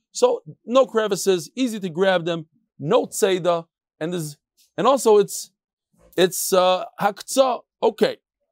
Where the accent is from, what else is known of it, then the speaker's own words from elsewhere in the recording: Toronto, Ontario, Canada; Also amazing to see some old friends, including some from my hometown, Toronto